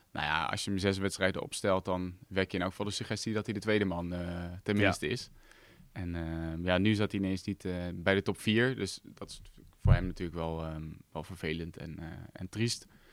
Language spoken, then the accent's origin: Dutch; Netherlands; WK is voor ons lang geleden als Nederlanders